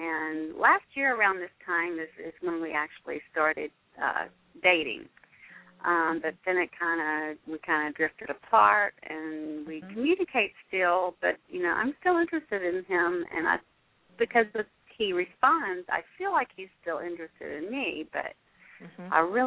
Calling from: Arlington, Texas, United States; I am in the great state of Texas.

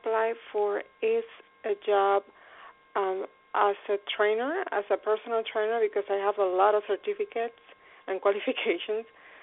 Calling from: Phoenix, Arizona, United States; I'm calling from Phoenix, Arizona.

